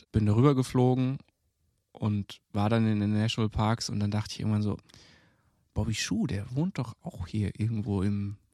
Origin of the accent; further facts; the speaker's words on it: Germany; Ich komme aus Deutschland.